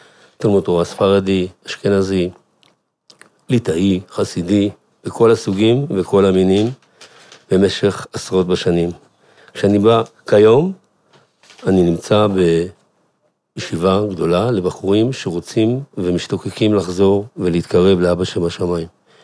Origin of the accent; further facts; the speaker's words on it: Bnei Brak, Tel Aviv District, Israel; born there; moved away as an adult; now in Jerusalem, Israel; נולדתי בבני ברק, עברתי את המסלול הרגיל של ילד נער חרדי, תלמוד תורה, חיידר, ישיבה קטנה, ישיבה גדולה, כולל. לפני כ-35 שנה הקמתי את ביתי בירושלים